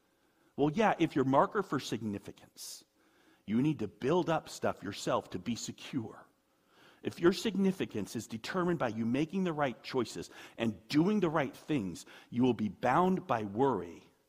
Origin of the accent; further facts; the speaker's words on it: United States; I'm an American. I we're in the top 2% of the world.